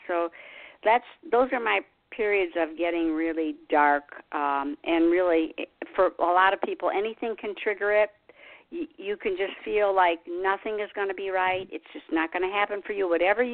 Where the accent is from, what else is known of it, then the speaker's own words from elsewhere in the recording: Detroit, Michigan, United States; I love her because I was from Detroit, and she's in Detroit